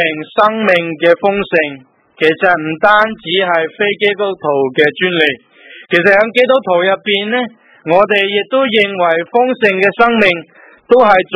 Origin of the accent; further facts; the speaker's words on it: China; 我们中国人开门七件事，柴米油盐酱醋茶